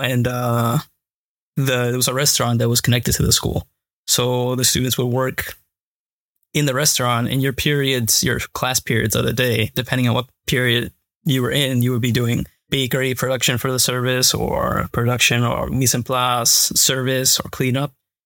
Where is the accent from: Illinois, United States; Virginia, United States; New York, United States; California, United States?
New York, United States; New York City; Living in New York in general, one starts to like normalize certain things.